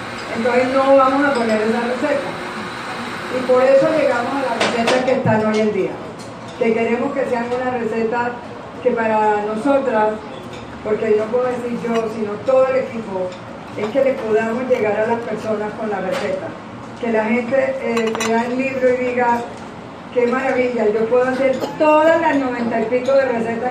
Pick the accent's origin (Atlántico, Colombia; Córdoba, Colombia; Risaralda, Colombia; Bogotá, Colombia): Córdoba, Colombia; Montería; A que vengo del Caribe, de Montería, de una casa donde todavía cocinamos tradición